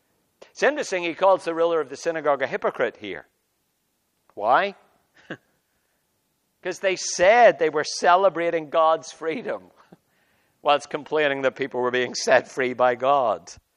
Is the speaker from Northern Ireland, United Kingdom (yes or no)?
yes; Northern Ireland, United Kingdom; as most of you know, I grew up in Northern Ireland, which was and still is a very religious place.